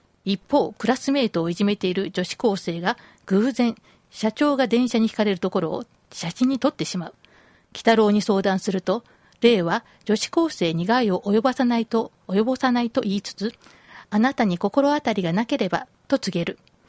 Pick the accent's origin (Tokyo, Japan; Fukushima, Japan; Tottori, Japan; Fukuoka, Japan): Tottori, Japan; Yonago; 私の実家がその鳥取県米子市米原っていて、その米の原ってね、書いて米原っていうんですけれども、私が子供の頃の、まあ、40数年前っていうのが